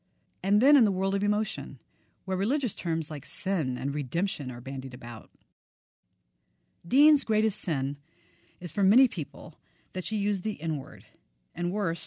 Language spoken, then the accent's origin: English; the South, United States; As a Southerner, I watched the Today Show interview as a bit of American theater